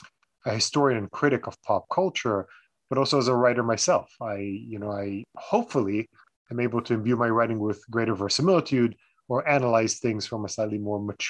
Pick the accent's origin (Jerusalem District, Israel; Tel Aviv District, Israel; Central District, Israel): Tel Aviv District, Israel; Tel Aviv; So I grew up in Tel Aviv in Israel